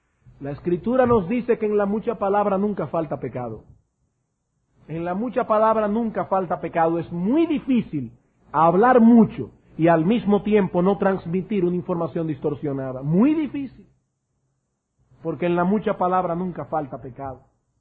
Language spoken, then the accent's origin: Spanish; Dominican Republic; Y nosotros llevamos eso en la sangre porque somos dominicanos.